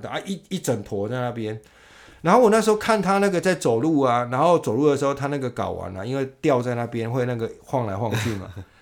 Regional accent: Yunlin County, Taiwan; 我小时候住在云林的时候，就是我没有跟我父母住，我住在我云林阿公阿嬷家的时候

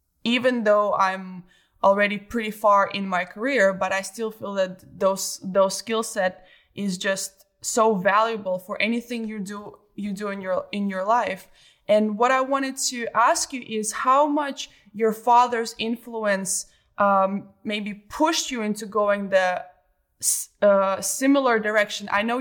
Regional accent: Belarus; You know, I grew up in Belarus, where brain training when I was growing up wasn't anywhere even really talked about.

